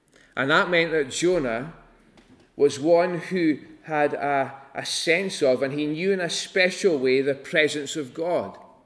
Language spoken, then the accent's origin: English; Stornoway, Scotland, United Kingdom; I am from Lewis. I was born in Stornoway.